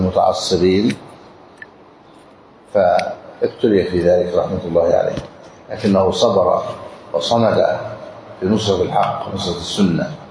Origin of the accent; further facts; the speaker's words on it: Egypt; هذا كثير خصوصا عندنا في مصر منتشر.